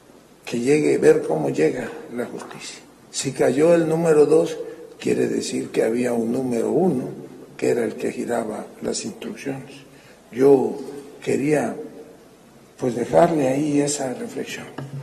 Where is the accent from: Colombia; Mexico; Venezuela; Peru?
Mexico; a mí como mexicano